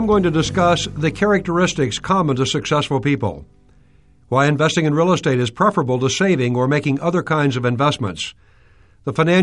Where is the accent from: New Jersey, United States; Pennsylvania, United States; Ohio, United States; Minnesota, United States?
Ohio, United States; Delaware; I learned self-discipline as a boy growing up in Delaware, Ohio, when I became a young entrepreneur and began delivering newspapers and cutting lawns.